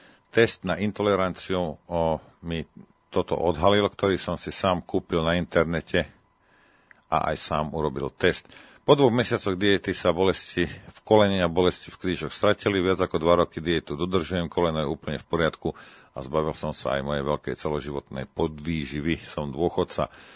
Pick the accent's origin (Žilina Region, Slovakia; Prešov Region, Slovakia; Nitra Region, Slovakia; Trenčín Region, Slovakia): Prešov Region, Slovakia; Bardejov; keďže som z Bardejova ako pán Zakuťanský